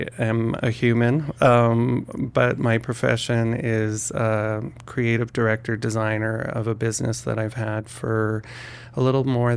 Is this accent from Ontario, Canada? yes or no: no; Winnipeg, Manitoba, Canada; Well, I was born and raised in Winnipeg. I come from four generations of bankers and accountants